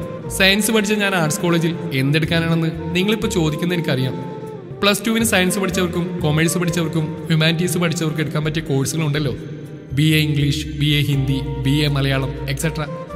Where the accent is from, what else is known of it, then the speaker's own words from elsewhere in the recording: Palakkad, Kerala, India; ഞങ്ങൾ പാലക്കാട്ടുകാർക്ക് ആകെ ഇവിടെ ഇല്ലാത്ത ബീച്ച് മാത്രമാണ്.